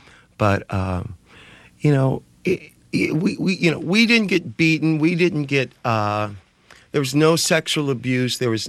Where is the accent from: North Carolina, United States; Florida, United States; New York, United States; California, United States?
California, United States; San Diego; it's taken me years of therapy to be even able to say I'm from San Diego because I don't have an emotional attachment to San Diego.